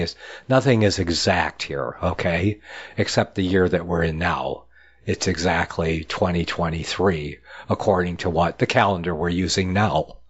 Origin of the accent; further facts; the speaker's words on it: Michigan, United States; born there; Dale, a fellow Michigander, I was born in Michigan, so Michiganders, kind of like, yeah.